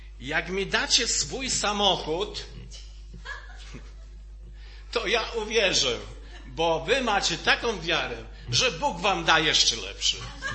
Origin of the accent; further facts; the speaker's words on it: Oświęcim, Lesser Poland, Poland; my jesteśmy z prowincji, bo z Oświęcimia.